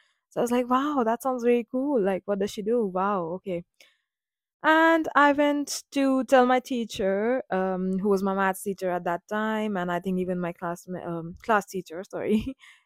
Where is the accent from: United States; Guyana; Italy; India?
India; New Delhi, Delhi; So I come from New Delhi, India